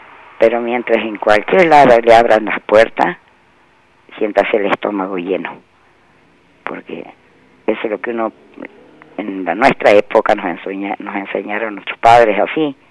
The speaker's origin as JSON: {"language": "Spanish", "region": "La Rioja", "country": "Argentina", "lives_now": "Jesús María, Argentina", "said": "yo no soy de la provincia de Córdoba, yo soy de La Rioja. Pero cuando hace muchos años, bueno, tuve un tiempo en el campo, en otro lado, después me vine a vivir aquí."}